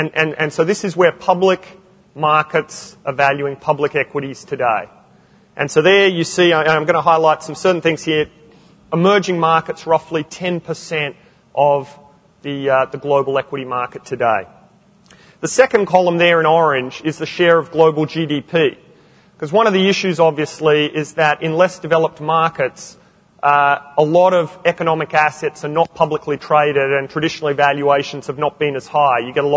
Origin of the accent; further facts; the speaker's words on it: Canberra, Australian Capital Territory, Australia; moved away as an adult; also born or lived in Sydney; now in Baltimore, United States; Born and raised in Canberra, college here in Sydney, and actually my folks live in Perth, but I'm over in Baltimore in the States now.